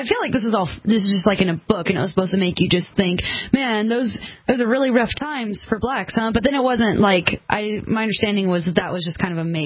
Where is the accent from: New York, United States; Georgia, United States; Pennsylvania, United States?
Georgia, United States; It was the closest city to my hometown growing up, so I've been to Atlanta a couple times